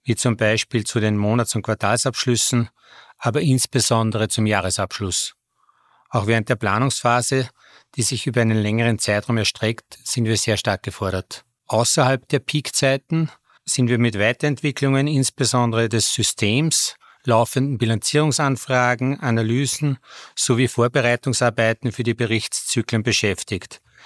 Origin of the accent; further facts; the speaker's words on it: Vöcklabruck, Upper Austria, Austria; Ich habe in meinem Heimatort Vöcklabruck die Handelsakademie besucht.